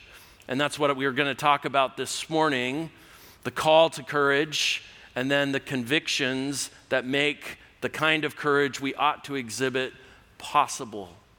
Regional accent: California, United States; I'm easily impressed. I'm from California.

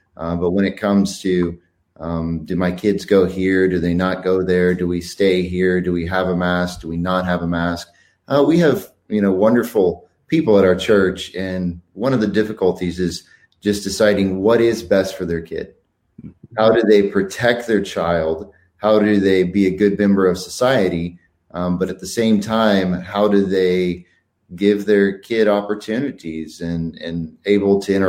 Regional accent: Southlake, Texas, United States; I grew up in South Lake, born and raised, and came to know the Lord at First Baptist Grapevine.

